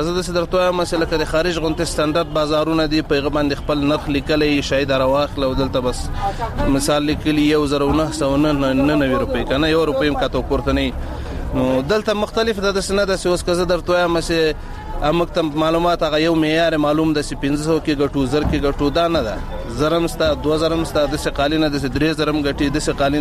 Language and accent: Pashto; Logar, Afghanistan; زه د لوګر ولایت اوسیدونکی یم